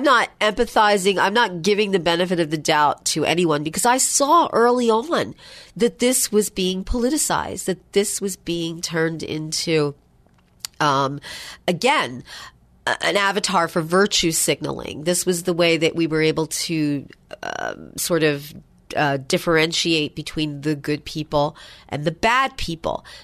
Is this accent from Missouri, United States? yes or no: no; Baltimore, Maryland, United States; born there; I was born in Baltimore, even though I didn't stay there very long.